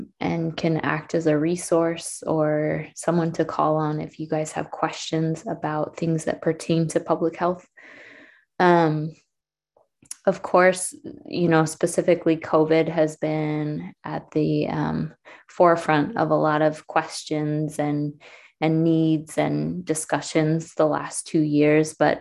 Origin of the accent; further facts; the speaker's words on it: Alaska, United States; A brief background, I was born and raised here in Alaska, and this is my home.